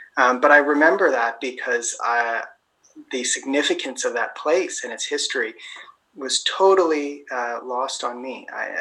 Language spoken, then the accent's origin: English; Calgary, Alberta, Canada; I grew up in Mokinstis, called Calgary, which is on Treaty 7 territory, and those are the lands of the Niitsitapi people, the Blackfoot Confederacy.